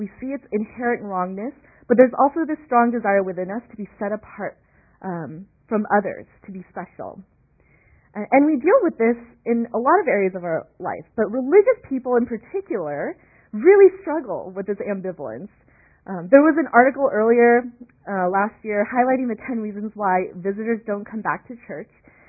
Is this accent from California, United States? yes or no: yes; Los Angeles, California, United States; So when I moved from Los Angeles, where it's a heavily populated Korean-American community, I came here for school, and it was like no Koreans.